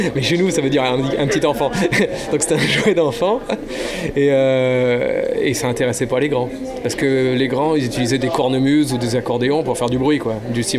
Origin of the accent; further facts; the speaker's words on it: Brittany, France; je suis breton, c'est-à-dire que je suis français, mais je suis d'un coin de l'extrême pointe ouest de la France, ça s'appelle la Bretagne, qui est un pays un peu différent de la France, on y parle une langue différente